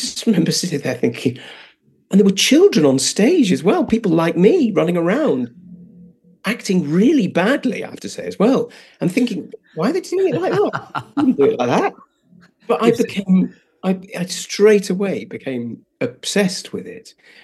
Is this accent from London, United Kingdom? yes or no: yes; London, United Kingdom; the loneliness of being a gay boy growing up in London